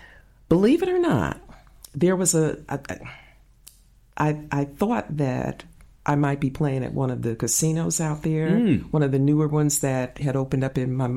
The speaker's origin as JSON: {"language": "English", "town": "Chicago", "region": "Illinois", "country": "United States", "said": "Yeah, that's where I'm from."}